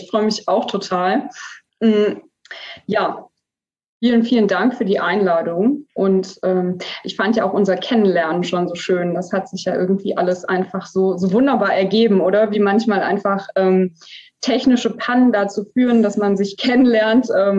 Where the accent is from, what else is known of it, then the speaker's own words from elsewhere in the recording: Namibia; Nee, ich bin aber als Säugling, also mit ein paar Wochen dorthin, genau. Also ich kann mich quasi an keine Zeit vor Namibia erinnern